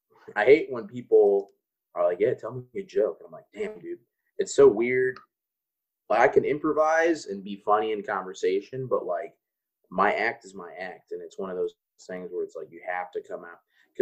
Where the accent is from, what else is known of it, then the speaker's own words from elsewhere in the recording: Chicago, Illinois, United States; I'm from Chicago.